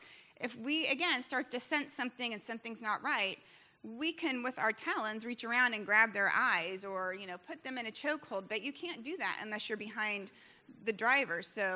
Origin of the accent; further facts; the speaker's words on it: Midwest, United States; and I'm from the Midwest, so I'm fairly personable and I'll talk to anyone